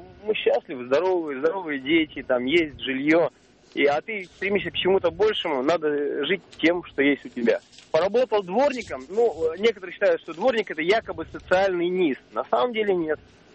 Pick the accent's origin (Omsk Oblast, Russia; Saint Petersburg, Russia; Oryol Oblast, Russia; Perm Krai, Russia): Perm Krai, Russia; Perm; я из Перми.